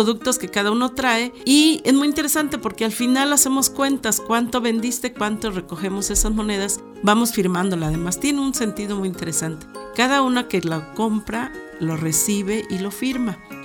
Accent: Guerrero, Mexico; Yo soy de Guerrero, pero no soy indígena.

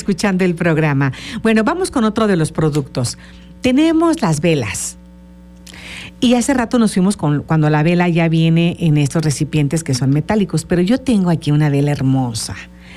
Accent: Mexico; nosotros los mexicanos

